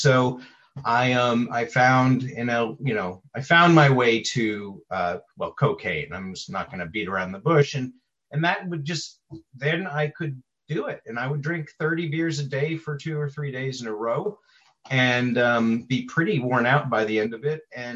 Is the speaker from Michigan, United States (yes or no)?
no; New Orleans, Louisiana, United States; I grew up in New Orleans, and my father was an alcoholic, and he actually drank himself to death eventually.